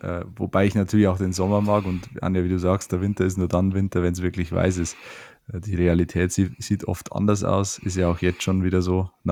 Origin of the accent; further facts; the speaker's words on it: Bavaria, Germany; Ich bin im Bayerischen Wald aufgewachsen und wohne auch da.